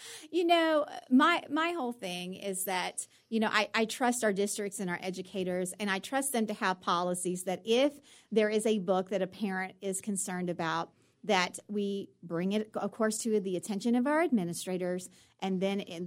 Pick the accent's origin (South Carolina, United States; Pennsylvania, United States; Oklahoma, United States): Oklahoma, United States; Broken Bow; growing up in Broken Bow, we know the importance of agriculture